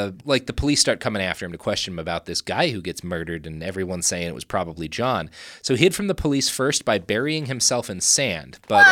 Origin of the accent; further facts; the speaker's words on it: Texas, United States; We come from Texas. You talking about bugs? There's mountains of crickets out there.